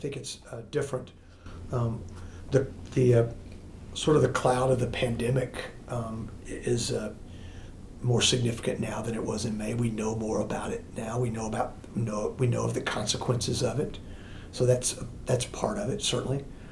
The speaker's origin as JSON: {"language": "English", "region": "Texas", "country": "United States", "tie": "born or raised there", "lives_now": "Lubbock, United States", "said": "eighth-generation Texan, Texas Tech grad from a Texas Tech family. My parents met here in the 50s. Even though I grew up in Central Texas, I'm one of three boys."}